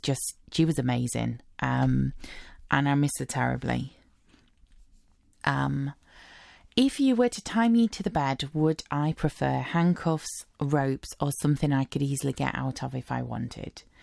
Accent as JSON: {"language": "English", "country": "United Kingdom", "said": "Since I'm British, do I have a favourite accent"}